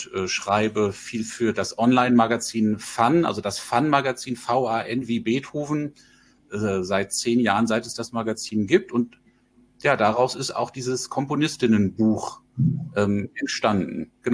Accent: Langenhagen, Lower Saxony, Germany; also born or lived in Braunschweig; Also geboren wurde ich fatalerweise leider in Braunschweig, aber als ich ein Jahr alt war, sind meine Eltern in die Nähe, in den Norden von Hannover gezogen, Langenhagen, die Flughafenstadt. Und ich bin da eigentlich auf dem Dorf aufgewachsen und habe dann meine Schulzeit in Langenhagen verbracht

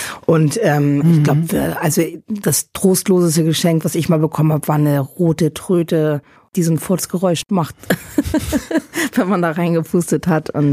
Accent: Northern Germany, Germany; Ja, und dann bin ich in Norddeutschland aufgewachsen.

